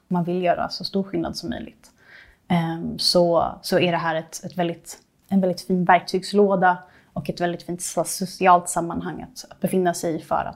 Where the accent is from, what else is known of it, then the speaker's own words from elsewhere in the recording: China; also born or lived in Beijing, China; now in Sweden; Jag växte upp i Kina och blev ganska starkt påverkad av skillnaden i levnadsförhållanden som jag såg så nära inpå. Dels när vi reste runt, men också när vi bodde i Beijing.